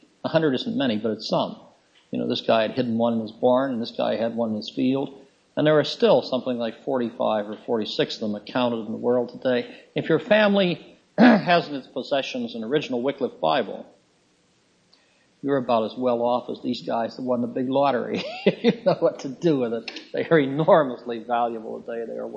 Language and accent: English; Wales, United Kingdom; I'm from Wales, and I hate to have people telling jokes on the Welsh